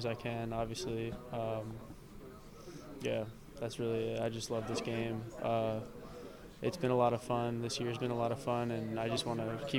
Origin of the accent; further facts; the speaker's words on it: Caldwell, New Jersey, United States; he's from Cedar Grove. I'm from Caldwell. We both played for the Montclair Cobras growing up.